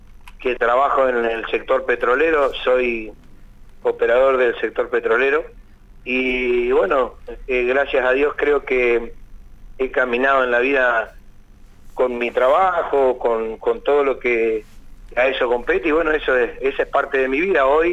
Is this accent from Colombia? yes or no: no; Cinco Saltos, Río Negro, Argentina; Yo soy hijo de chacarero, soy nacido y criado en Cinco Saltos, hice mi escuela primaria en la escuela rural 132 de La Parra